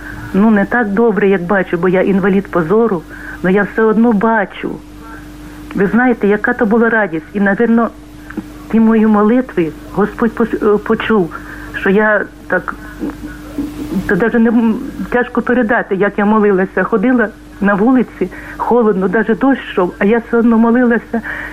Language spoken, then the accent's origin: Ukrainian; Khmelnytskyi Oblast, Ukraine; born there; я народилась на Хмельниччині, їздила ж в Гречани в костьол.